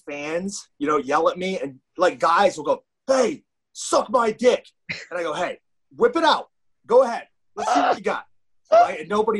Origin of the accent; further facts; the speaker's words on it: New England, United States; You know, I'm from New England. So, you know, when you're faced with two New Yorkers, you don't really want to pick either one of them.